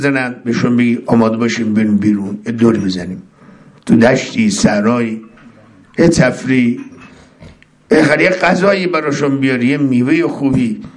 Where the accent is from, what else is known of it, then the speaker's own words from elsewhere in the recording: Mashhad, Razavi Khorasan, Iran; افتخار کنیم شیعیم، افتخار کنیم مسلمانیم، افتخار کنیم ما مشهدی هستیم، همجوار امام رضا هستیم، همسایه امام رضا هستیم